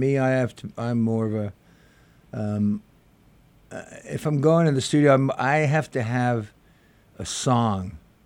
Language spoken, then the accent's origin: English; Worcester, West Midlands, United Kingdom; I'm from the heartland of England. I'm from Worcester.